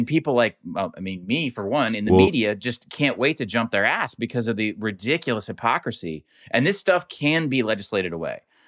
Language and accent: English; Macon, Georgia, United States; It was in my hometown of Macon, Georgia, against Mercer.